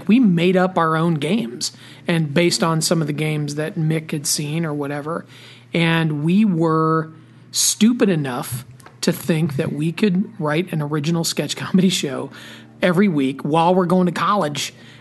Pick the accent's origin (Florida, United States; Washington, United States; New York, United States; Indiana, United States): Indiana, United States; Well, I was still in Indiana. I was in a small town. I went back to my hometown, but I was working at a small radio station, WIOU, Kokomo, Indiana.